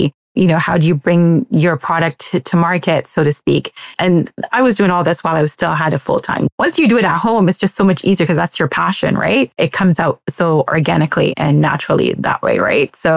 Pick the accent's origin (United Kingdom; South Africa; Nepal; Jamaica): Jamaica; As a Jamaican, we love to cook.